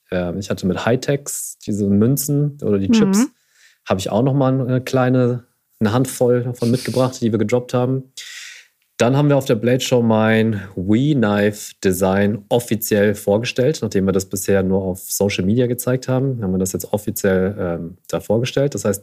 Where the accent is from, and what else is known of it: Germany